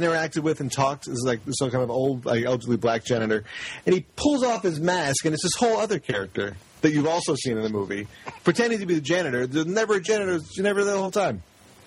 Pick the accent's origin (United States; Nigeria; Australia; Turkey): Australia; I'm actually Australian.